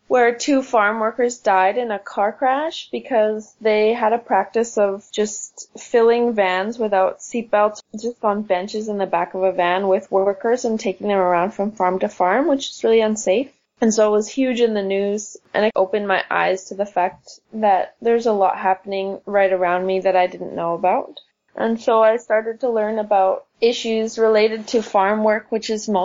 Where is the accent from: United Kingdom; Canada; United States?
Canada; Vancouver, British Columbia; I'm also from Vancouver.